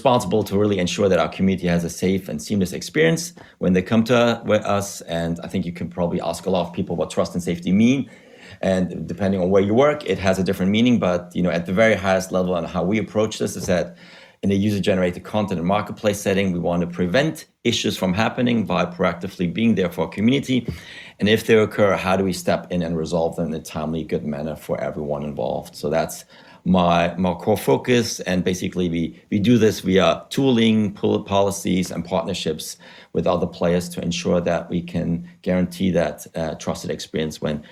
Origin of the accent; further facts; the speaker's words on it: Germany; English is a second language; moved away as an adult; also born or lived in Spain / United States; now in London, United Kingdom; as you can hear from my weird accent, I'm originally from Germany, where I studied economics, but I left, an eternity ago, I think over 15 years ago, and subsequently lived in Spain, Africa, the US, and then for the last 12 years here in London.